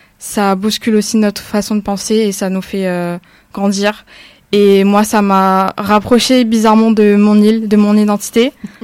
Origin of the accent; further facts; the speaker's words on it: Réunion, France; nous, en tant que Réunionnais